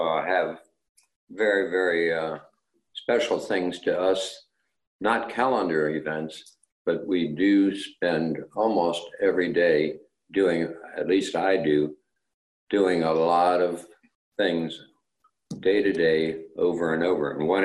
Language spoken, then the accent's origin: English; Philadelphia, Pennsylvania, United States; to see my beloved Phillies from Philadelphia. I was brought up in Philadelphia, and they continue to be my favorite sports teams.